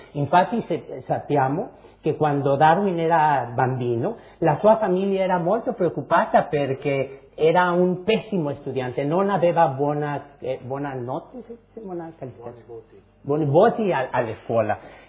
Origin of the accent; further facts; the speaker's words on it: Mexico; Italian is a second language; gli italiani capire lo che un messicano parla. E io c'è un vantaggio, è che sempre muovo le mani come un napoletano.